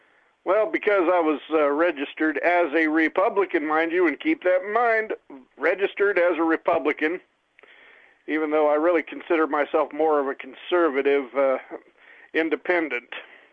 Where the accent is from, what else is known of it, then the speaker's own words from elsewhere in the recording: Idaho, United States; also born or lived in Las Vegas / Ohio; So 2013 is when I moved from Las Vegas to Ohio, where I registered to vote in Ashtabula County, up northeast Ohio, right on the Pennsylvania border. And then 2 years later, I came back to Idaho. I came back home to Idaho